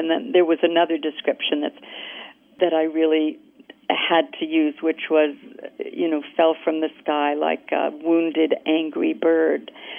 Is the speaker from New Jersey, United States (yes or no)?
yes; Elizabeth, New Jersey, United States; take place in, you know, my hometown of Elizabeth, New Jersey, in the winter of 51-52.